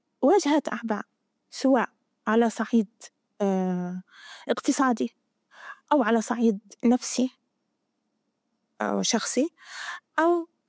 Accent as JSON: {"language": "Arabic", "town": "Zarqa", "region": "Zarqa Governorate", "country": "Jordan", "tie": "born or raised there", "said": "انولدت في مخيم الزرقاء وبعيش في مخيم الزرقاء، بس أنا من يافا."}